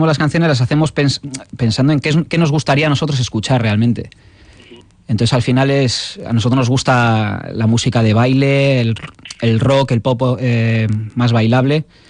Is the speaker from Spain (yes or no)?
yes; Bilbao, Basque Country, Spain; somos de Bilbao